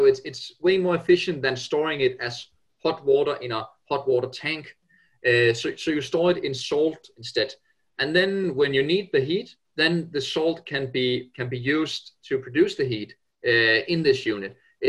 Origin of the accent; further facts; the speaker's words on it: Denmark; English is a second language; now in United Kingdom; So as my name might show, I'm originally from Denmark.